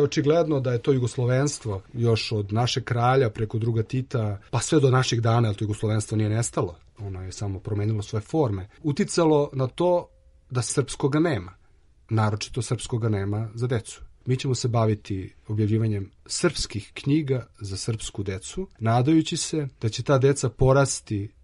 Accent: Serbia; Ako želimo da ovde opstanemo kao Srbi, a ne kao neki treći

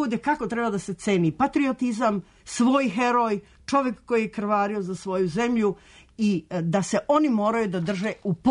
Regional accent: Belgrade, Serbia; ja sam rekla da sam Srpkinja, da dolazim iz Beograda

